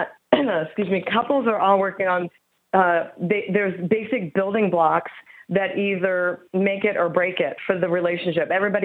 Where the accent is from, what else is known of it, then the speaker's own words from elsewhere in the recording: St. Louis, Missouri, United States; now in Phoenix, United States; I grew up in St. Louis.